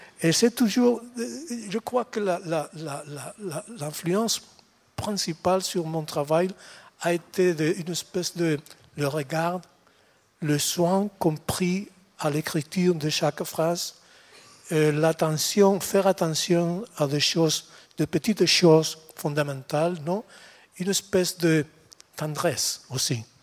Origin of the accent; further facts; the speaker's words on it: Úbeda, Andalusia, Spain; ma ville natale, Úbeda